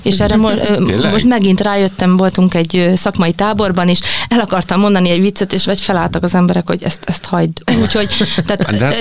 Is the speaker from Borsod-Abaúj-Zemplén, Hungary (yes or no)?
no; Szabolcs-Szatmár-Bereg, Hungary; én szatmári vagyok, Szabolcs-Szatmár-Bereg megyei származású